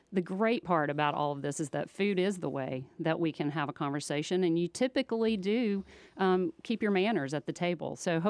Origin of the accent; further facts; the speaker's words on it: Atlanta, Georgia, United States; You know, I'm from rural America originally, or my roots are, but I grew up here in Atlanta.